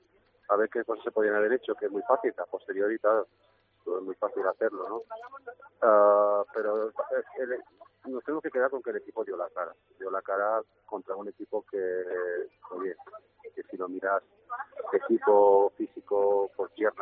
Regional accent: Balearic Islands, Spain; yo como buen mallorquín fui con expectativas muy bajas

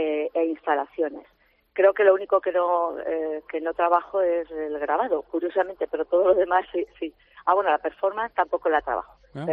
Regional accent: Herrera de Pisuerga, Castile and León, Spain; born there; also born or lived in Madrid; now in Málaga, Spain; En realidad nací allí, en Herrera de Pisuerga, pero luego estuve viviendo muchos años en León, después muchos años haciendo la carrera también en Madrid y decidí que quería estar cerca del mar. Entonces la mejor opción era Málaga, sin duda.

